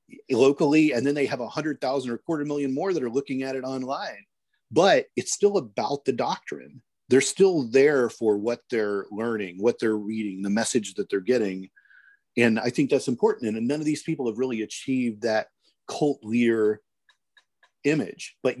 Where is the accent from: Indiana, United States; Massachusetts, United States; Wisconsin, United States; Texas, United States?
Indiana, United States; I'm from Indiana.